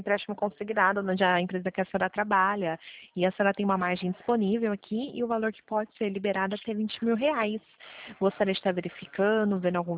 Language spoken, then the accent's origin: Portuguese; São Paulo, Brazil; eu sou do interior de São Paulo